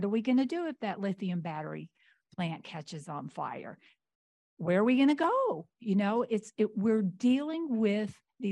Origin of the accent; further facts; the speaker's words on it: Morro Bay, California, United States; I'm from Morro Bay.